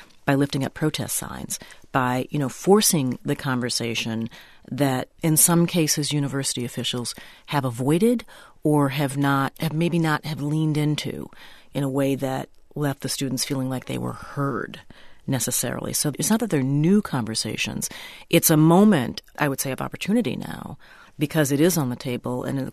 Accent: Minnesota, United States; maybe it's because I'm a Minnesotan and so there's, you know, optimism is just sort of baked in my DNA.

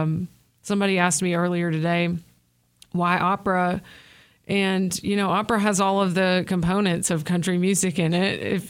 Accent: Searcy, Arkansas, United States; I grew up in Searcy, Arkansas. So that's in like central, north central Arkansas, as most of y'all know.

